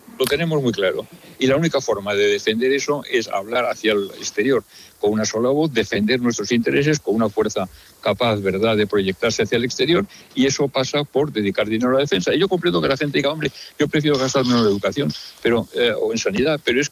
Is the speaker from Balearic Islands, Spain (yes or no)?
yes; Balearic Islands, Spain; Es decir, es la isla de Mallorca, mi tierra